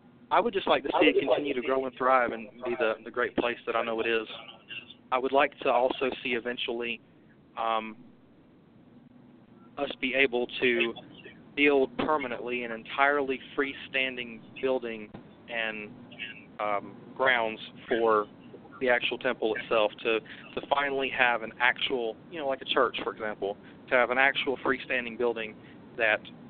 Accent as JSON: {"language": "English", "town": "Thomasville", "region": "North Carolina", "country": "United States", "tie": "born or raised there", "said": "when we set up the temple in Thomasville, North Carolina, my hometown, back in 2011 to 2012, you know, even though it was a very conservative state, a Republican state"}